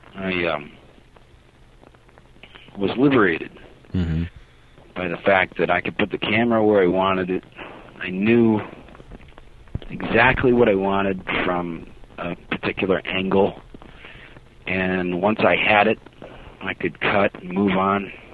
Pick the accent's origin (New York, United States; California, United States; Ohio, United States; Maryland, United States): Maryland, United States; which was made in my home state, Maryland.